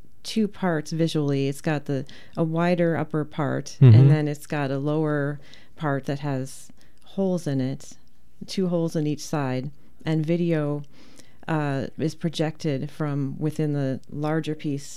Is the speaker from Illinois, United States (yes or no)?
yes; Chicago, Illinois, United States; I am. I'm from the Chicago area.